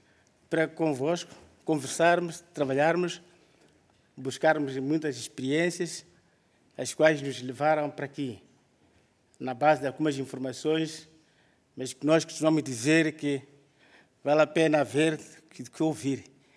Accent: Nampula, Mozambique; sou natural de Nampula, é uma província norte de Moçambique, é uma província mais populosa.

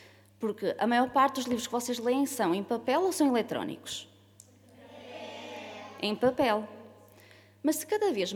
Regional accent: Matosinhos, Porto, Portugal; now in Baião, Portugal; Sou natural de Matosinhos, só que já estou há muitos anos a viver em Baião.

